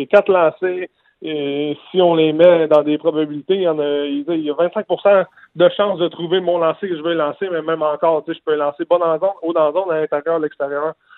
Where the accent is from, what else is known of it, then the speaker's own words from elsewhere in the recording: Quebec, Canada; C'est dans mon patelin. Puis je vais être fier de représenter le Québec, puis le Canada